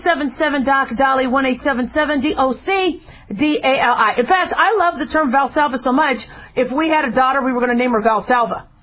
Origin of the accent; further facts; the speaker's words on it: Las Vegas, Nevada, United States; I'm from Vegas, I really don't get excited about the gambling